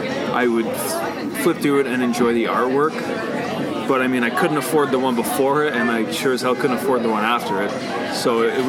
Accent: Toronto, Ontario, Canada; So I grew up basically at the border of Scarborough, Markham.

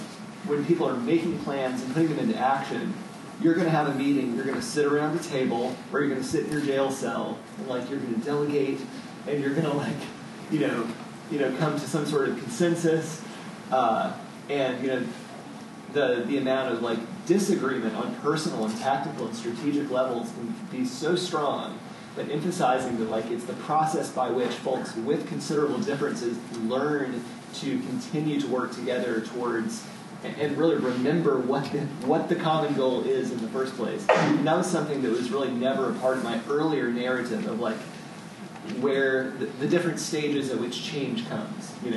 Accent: Arkansas, United States; also born or lived in Alabama; so I'm from Arkansas. I also grew up in Alabama during elementary school. My parents are from Mississippi.

